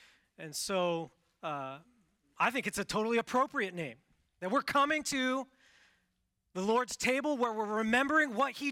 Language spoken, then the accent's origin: English; Washington, United States; I grew up in Washington State, the Pacific Northwest, so it's wet there.